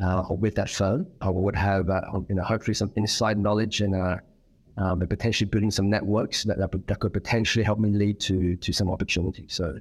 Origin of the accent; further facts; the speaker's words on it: Sydney, New South Wales, Australia; back in 1987. So a fairly young age, and spent most of my formidable years growing up in Sydney. Went to the local schools there.